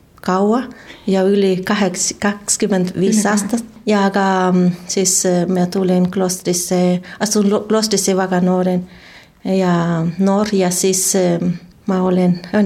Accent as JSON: {"language": "Estonian", "country": "Mexico", "second_language": "Estonian", "moved": "yes", "lives_now": "Estonia", "said": "Mine olen Mehikost pärit."}